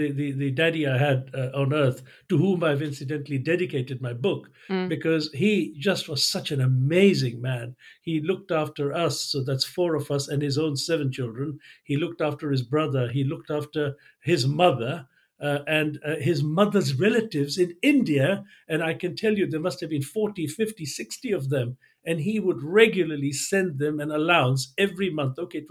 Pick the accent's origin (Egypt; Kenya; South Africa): Kenya; Mombasa, Mombasa County; born there; And I was born in Mombasa. So and it was known as British East Africa, but then obviously Kenya, Uganda, Tanzania. And if I describe myself as a British East African Asian